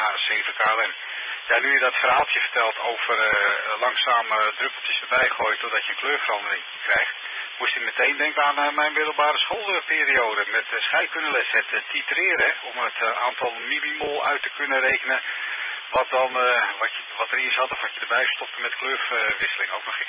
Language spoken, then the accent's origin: Dutch; Beemster, North Holland, Netherlands; Niet waar ik vandaan kom, uit de Beemster, uit knoerhard water.